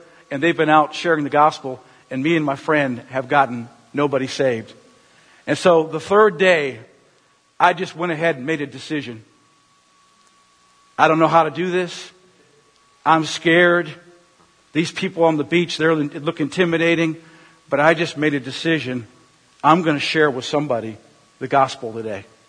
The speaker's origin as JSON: {"language": "English", "region": "Minnesota", "country": "United States", "said": "I'm from Minnesota. It's cold up there, icy cold."}